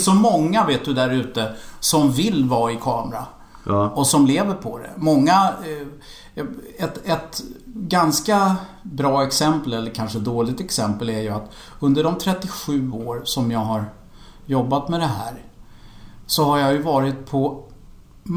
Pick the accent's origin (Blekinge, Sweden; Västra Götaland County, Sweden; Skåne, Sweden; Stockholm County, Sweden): Stockholm County, Sweden; Rågsved; Ja, jag är från Rågsved och punkare.